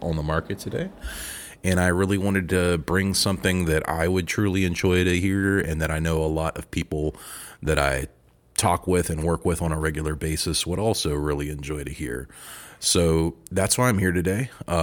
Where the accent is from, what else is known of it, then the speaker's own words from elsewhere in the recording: Mint Hill, North Carolina, United States; I am from Charlotte, North Carolina, originally. Actually, one of the few locals from Charlotte, North Carolina. I've been born and raised here. I grew up out in the country in a town called Mint Hill, just outside of Charlotte.